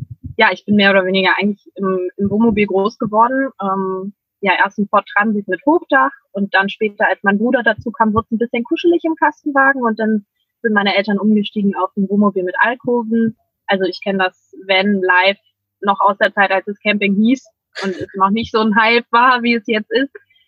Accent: Hamburg area, Germany; ich komme aus der Nähe von Hamburg

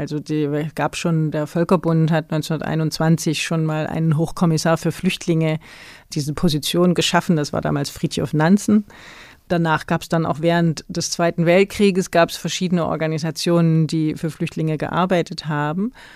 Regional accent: Dresden, Saxony, Germany; born there; Ich bin in der DDR geboren, in Dresden

